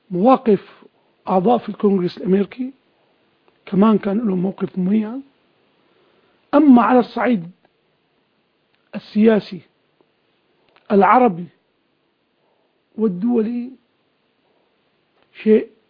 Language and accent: Arabic; Syria; عم نتساءل كسوريين.